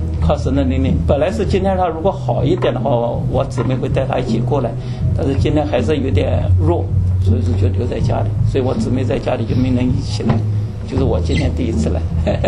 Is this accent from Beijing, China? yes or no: no; Nantong, Jiangsu, China; also born or lived in Shanghai; 我是来自于大陆的。我本人呢是江苏人，江苏南通人，可能也就是在崇明，上海崇明对面。但是我出来以后上大学啊，基本上都是在上海，工作也是在上海。